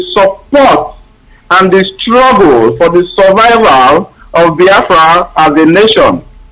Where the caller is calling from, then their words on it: Malaysia; Calling from Malaysia.